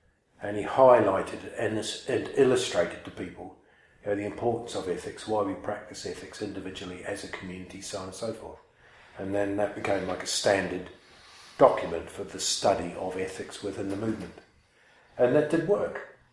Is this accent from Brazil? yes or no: no; New Zealand; And being a New Zealander, I was never much of a sort of faith or worship type, you know